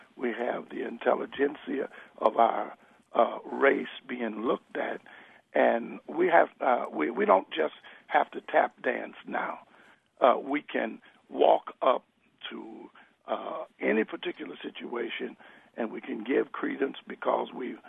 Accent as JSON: {"language": "English", "town": "St. Louis", "region": "Missouri", "country": "United States", "tie": "born or raised there", "said": "I'm almost 70 years old. I grew up in St. Louis. I grew up in a time when it was important to know which side of the street you walked on."}